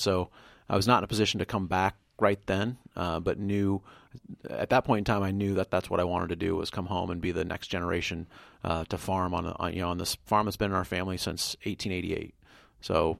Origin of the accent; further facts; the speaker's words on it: Mingo, Iowa, United States; growing up in Mingo, Iowa, I didn't think of Iowa Falls as a small town